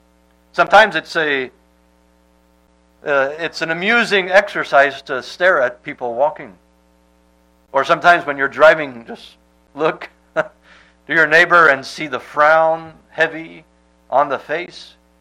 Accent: France; I remember when growing up in France, I went to the public school.

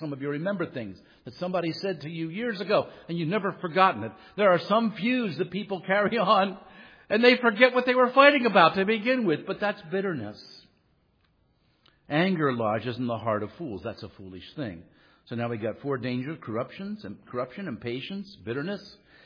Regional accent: Wilmington, Delaware, United States; I grew up in near Philadelphia, and we had an old neighborhood, an old row house in Wilmington, Delaware. That's about an hour south of Philadelphia.

